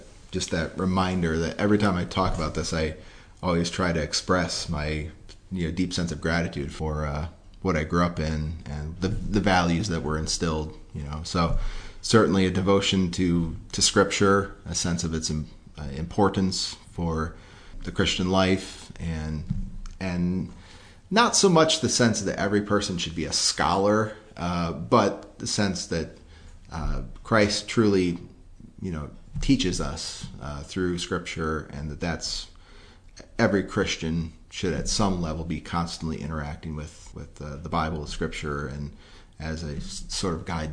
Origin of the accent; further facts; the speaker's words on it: New York, United States; Well, I grew up Independent Baptist in the Northeast, upstate New York.